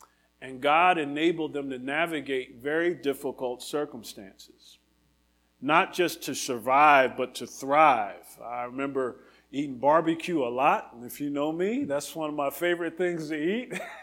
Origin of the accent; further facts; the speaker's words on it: New Jersey, United States; I talk a lot about growing up in New Jersey. Jersey, as we say. I'm a Jersey boy. I grew up close to the shore.